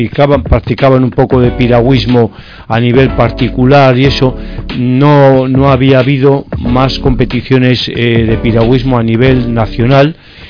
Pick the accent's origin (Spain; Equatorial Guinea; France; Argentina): Equatorial Guinea; born there; como soy nacido en Guinea Ecuatorial